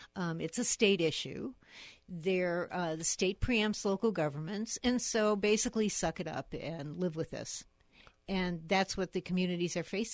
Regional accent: Chicago, Illinois, United States; I mean, we're all from Chicago.

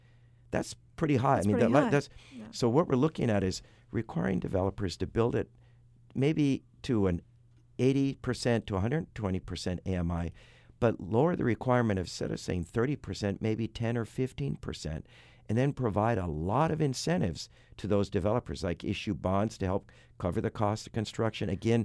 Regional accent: Waipawa, Hawke's Bay, New Zealand; born there; since I was born here in Waipawa in 1952.

